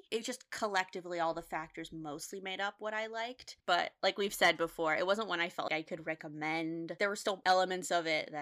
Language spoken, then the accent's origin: English; United States; And we're two American friends on opposite coasts